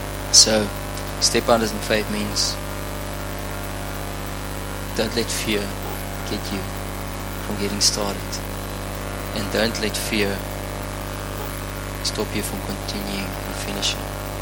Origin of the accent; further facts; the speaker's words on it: Cape Town, Western Cape, South Africa; moved away; I came all the way from Cape Town, and I brought my whole family, and I left behind my whole life, you know.